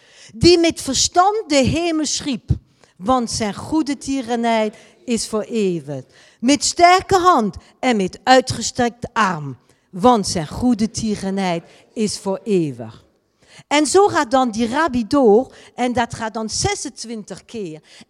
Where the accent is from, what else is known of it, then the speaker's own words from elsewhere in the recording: France; Dutch is a second language; Voor die die mij niet kennen, ik kom uit Frankrijk, daarom het accent.